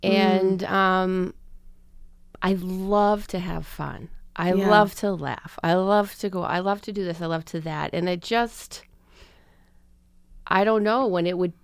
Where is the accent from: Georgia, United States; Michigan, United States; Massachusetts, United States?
Massachusetts, United States; Easton; now in Middleboro, United States; I grew up in Easton, but I currently live in Middleboro.